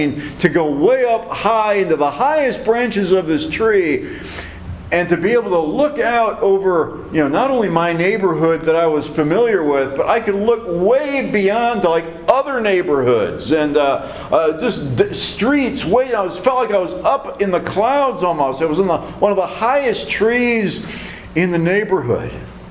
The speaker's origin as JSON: {"language": "English", "town": "Toledo", "region": "Ohio", "country": "United States", "tie": "born or raised there", "said": "When I was growing up in Toledo, Ohio, we had a huge walnut tree in our backyard."}